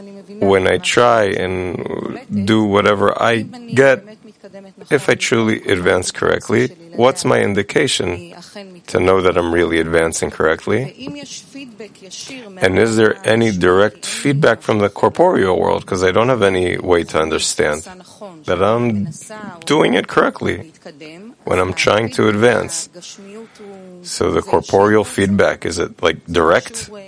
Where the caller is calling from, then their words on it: Jerusalem, Jerusalem District, Israel; from Jerusalem, from the point in the heart.